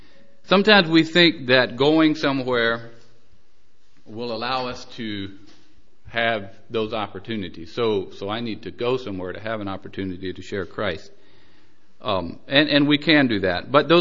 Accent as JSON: {"language": "English", "country": "United States", "said": "when they hear that I'm from America, they want to know what I think about the presidential election"}